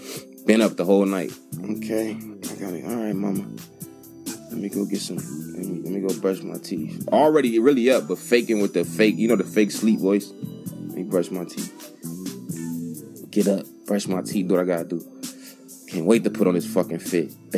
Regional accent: California, United States; Cause I talk proper, I'm from California, so it was weird to them. You know what I'm saying? I talk super proper. Why you talk like that, boy? I said, I'm not from here.

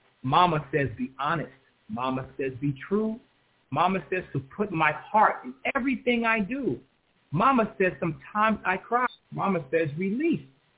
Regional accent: New York City, New York, United States; I grew up in Crown Heights, which is a much different neighborhood now than it was when I grew up.

